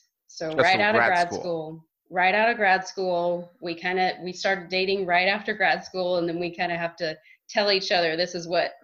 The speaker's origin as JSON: {"language": "English", "town": "Dallas", "region": "Texas", "country": "United States", "said": "So as Aaron mentioned, I'm from Dallas."}